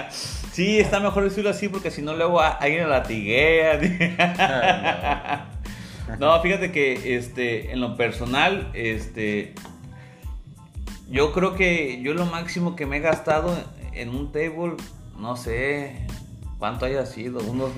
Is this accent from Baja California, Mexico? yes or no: yes; Tijuana, Baja California, Mexico; Yo soy de Tijuana y acá todo es un descontrol en varias cosas